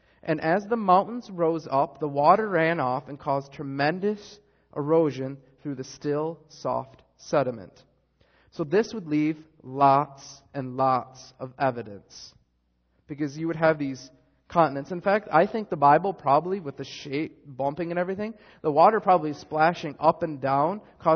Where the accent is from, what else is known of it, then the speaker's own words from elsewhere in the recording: Michigan, United States; I grew up in Michigan, and I've traveled around when I was a little kid to Iowa and these places